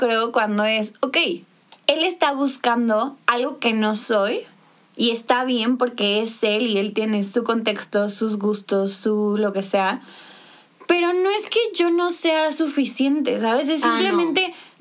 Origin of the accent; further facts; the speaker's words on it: Mexico; porque como mexicanos, y me trabo a decirlo, siempre estás buscando como el dar esta explicación